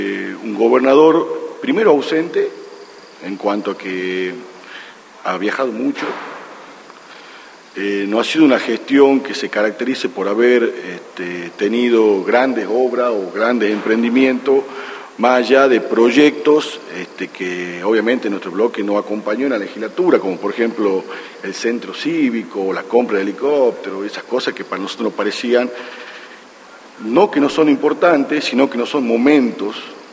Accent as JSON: {"language": "Spanish", "region": "Tucumán", "country": "Argentina", "said": "No lo orgullece como tucumano"}